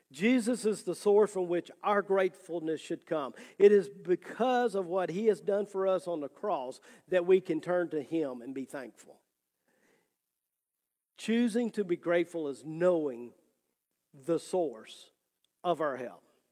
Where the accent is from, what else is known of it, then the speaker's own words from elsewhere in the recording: Louisiana, United States; now in Memphis, United States; I moved from South Louisiana to the big city of Memphis, Tennessee.